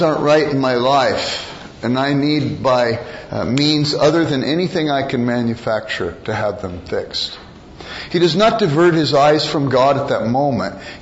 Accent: United States; born there; When I was born in America, Harry Truman was the President of the United States.

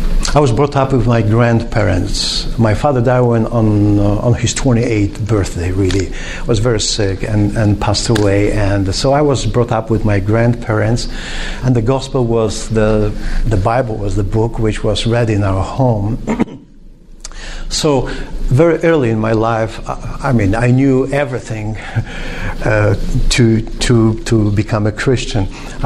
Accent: Warsaw, Masovian Voivodeship, Poland; I was born and raised in Warsaw, which is a capital city, which is like any other big city in the Western civilization

